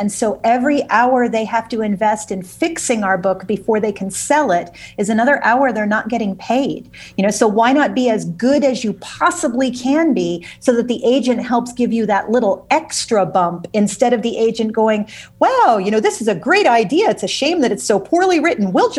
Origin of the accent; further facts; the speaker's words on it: St. Petersburg, Florida, United States; moved away as an adult; now in Dubai, United Arab Emirates; because I live in Dubai. I'm about 6,300 miles away from you right now, but I grew up in St. Petersburg, Florida, and graduated from Northeast High School.